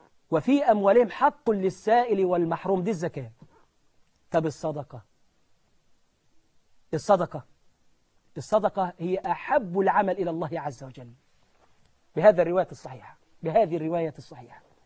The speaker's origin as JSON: {"language": "Arabic", "country": "Egypt", "said": "لكن عندنا في مصر مثلا الجمعيات كلها بتشكو مفيش مورد لها"}